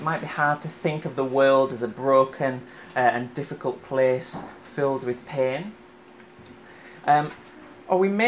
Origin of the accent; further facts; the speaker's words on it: Huddersfield, Yorkshire and the Humber, United Kingdom; also born or lived in Scotland; now in Leicester, United Kingdom; I am originally from Huddersfield in England.